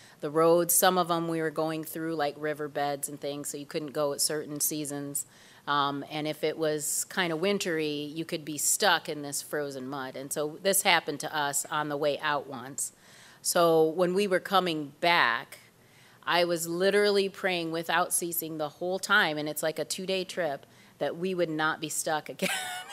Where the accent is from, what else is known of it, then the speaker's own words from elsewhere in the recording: Lansing, Michigan, United States; so I grew up in Lansing area and came to medical school at Wayne State